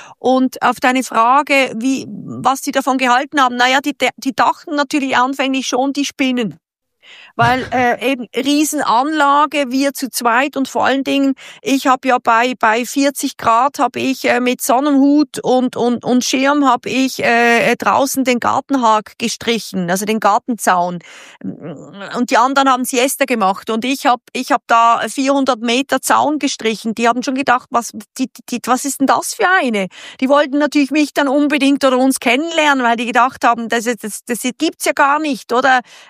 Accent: Switzerland; now in Italy; Ich als Schweizer konnte mir das fast nicht vorstellen.

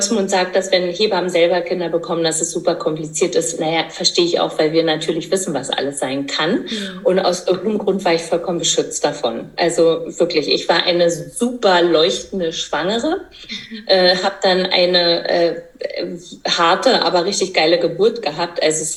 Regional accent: East Germany, Germany; komme aus dem Osten, das heißt Geburtshilfe gab es ja bei uns nur im Kreißsaal, also nicht Hausgeburtshilfe.

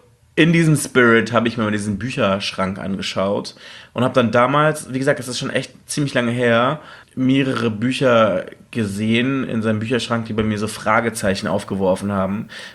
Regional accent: Germany; ja, ich bin Deutscher

